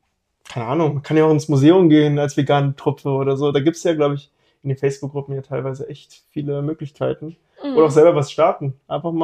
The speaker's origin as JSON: {"language": "German", "town": "Hannover", "region": "Lower Saxony", "country": "Germany", "said": "Also ich komme ursprünglich auch aus Hannover."}